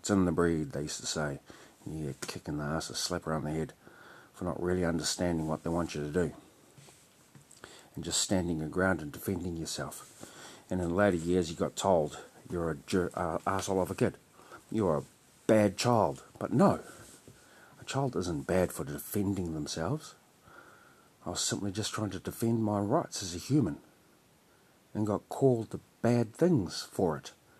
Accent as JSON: {"language": "English", "town": "Opononi", "region": "Northland", "country": "New Zealand", "tie": "born or raised there", "said": "But growing up in Opononi with my foster family was actually really hard."}